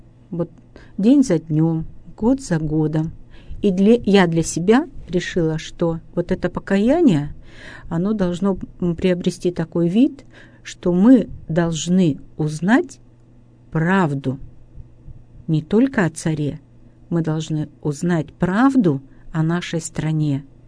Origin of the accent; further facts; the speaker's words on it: Russia; born there; Я так рада, что я родилась в России, а не где-нибудь, да?